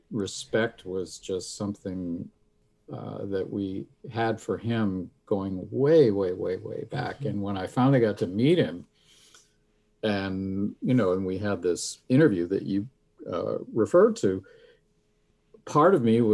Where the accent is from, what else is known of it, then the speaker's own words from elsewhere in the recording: New York, United States; I grew up in the New York area.